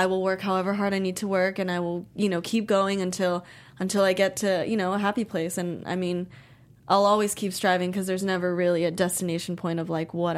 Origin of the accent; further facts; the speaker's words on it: Miami, Florida, United States; We have the same teacher for a couple years, like, mm-hmm. growing up in Miami and everything.